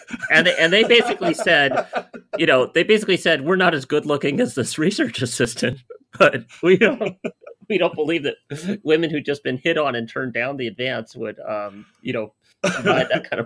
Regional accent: United States; I'm an American, so I can say ZIRB.

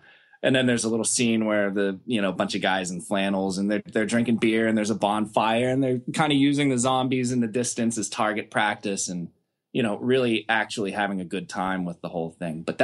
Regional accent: Pittsburgh, Pennsylvania, United States; You know, we growing up in Pittsburgh, we didn't quite get as many of the shows there

